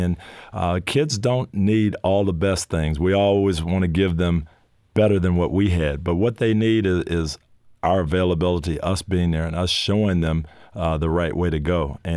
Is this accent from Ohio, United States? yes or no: no; Michigan, United States; As a matter of fact, I grew up in Michigan, and I was recruited by your favorite school, USC.